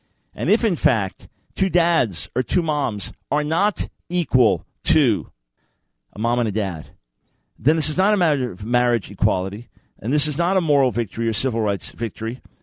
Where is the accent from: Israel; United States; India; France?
United States; New York; because I'm a New Yorker, I spent most of my life in New York, over the first half in New York.